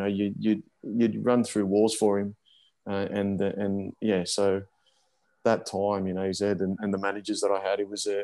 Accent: Sydney, New South Wales, Australia; born there; also born or lived in Brisbane; I was born in Sydney. So moved to Brisbane

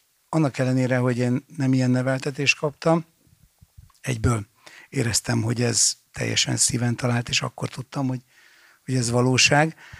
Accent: Budapest, Hungary; ez különösen a 12. kerületben, ahol én felnőttem

